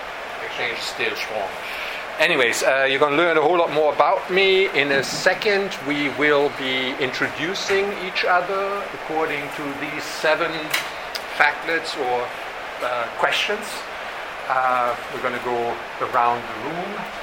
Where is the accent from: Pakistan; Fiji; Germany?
Germany; English is a second language; moved away as an adult; now in United States; So I am from Germany, as I said. I came over in 1989, and some of you history buffs may know something that happened in 1989.